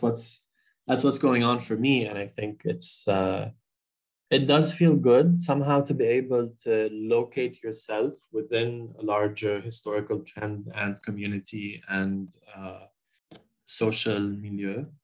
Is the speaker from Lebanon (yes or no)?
yes; Beirut, Beirut Governorate, Lebanon; moved away as an adult; Like I grew up in Beirut. I lived my life in Beirut. I started practicing in Beirut.